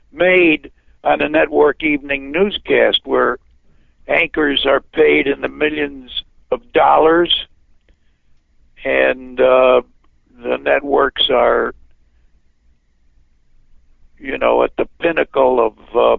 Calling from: Manhattan, New York, United States; A place called Manhattan.

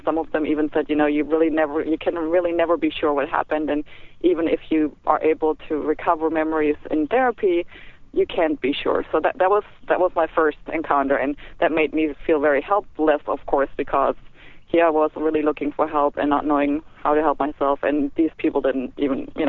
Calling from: Santa Barbara, California, United States; From Santa Barbara.

